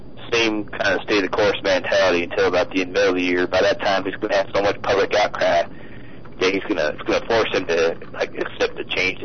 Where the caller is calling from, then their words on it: Tulare, California, United States; I'm from Tallulah in Utah. Tulare. It's just west of you.